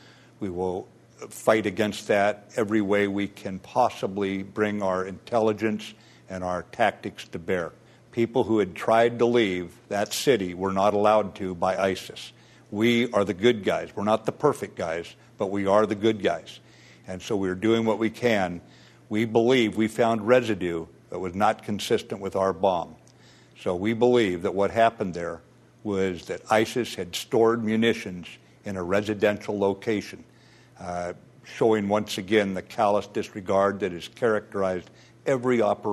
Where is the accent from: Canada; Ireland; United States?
United States; the American West; I'm from the American West. We have forest fires out there.